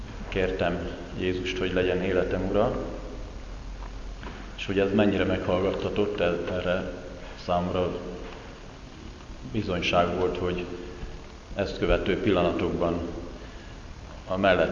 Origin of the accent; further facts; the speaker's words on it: Keszthely, Zala, Hungary; born there; Keszthelyen születtem. Római katolikus hitvallású család gyermekeként, de szüleim nem neveltek hitben